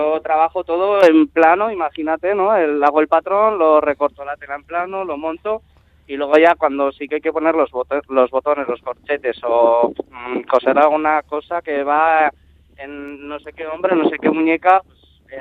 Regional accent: Pamplona, Navarre, Spain; Yo soy de Pamplona, del casco viejo de siempre, y pues todas las mañanas desde chiqui iba con mis aitas a ver los gigantes

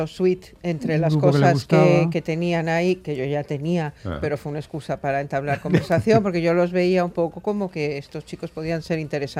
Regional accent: Mexico; Y en México, en mi país, dijeron, pues … Y ahí empezamos

